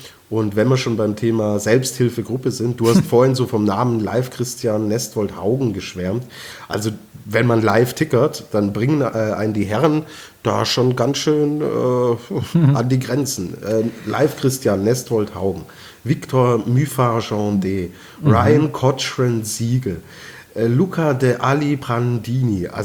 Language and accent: German; Austria